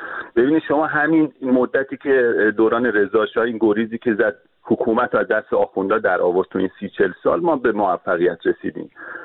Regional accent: Tehran, Tehran Province, Iran; moved away; من خودم بچه تهرانم، جنوب شهر تهرانم. من بعضی موقع به صدا میرم ایران، خانواده رو میبینم.

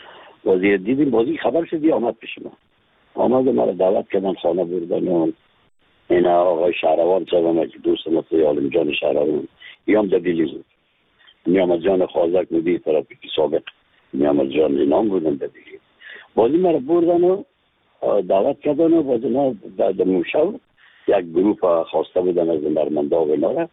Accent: Afghanistan; از افغانستان هستم

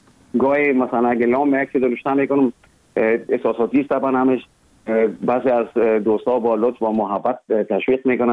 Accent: Kabul, Afghanistan; born there

